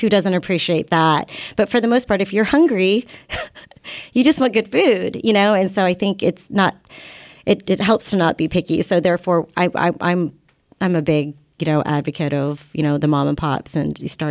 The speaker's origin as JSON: {"language": "English", "region": "Kansas", "country": "United States", "tie": "born or raised there", "said": "I mean, I guess for me, just growing up in Kansas, my husband being from Texas, we're not really, we're not too bougie as it is."}